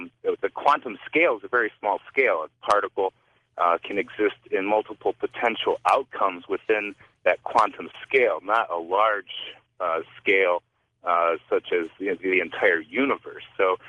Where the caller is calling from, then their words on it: Chicago, Illinois, United States; Hi, Chicago, Illinois.